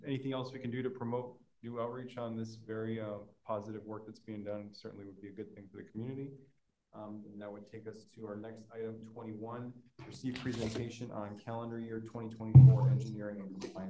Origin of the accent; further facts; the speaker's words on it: California, United States; I'm from San Diego County, and we have a landfill situation that's in flux.